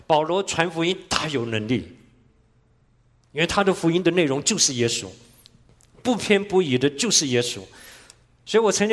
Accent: Taiwan; 我从小在台湾长大的

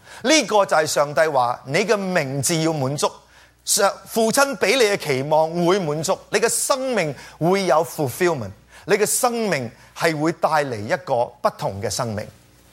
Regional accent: China; 我中國人係嘛，外嫁女咁啊

